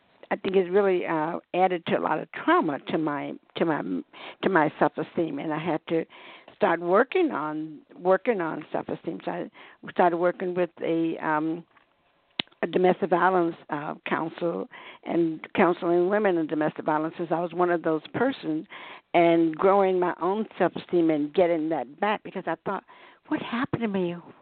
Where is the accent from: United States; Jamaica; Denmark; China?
United States; the South; I grew up in the South, and because of all the discrimination and racism there